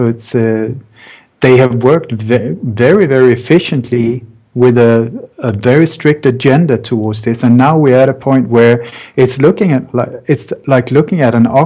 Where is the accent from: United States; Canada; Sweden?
Sweden; I grew up in Sweden. In Sweden, everybody is being told that it is the perfect country, the perfect democracy, the white island in the world